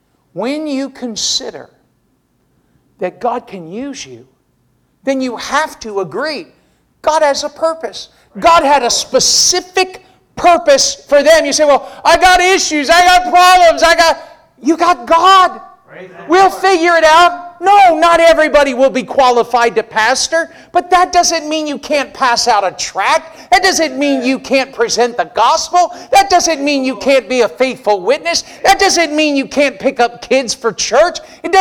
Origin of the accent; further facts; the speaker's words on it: United States; We're not German, we're American.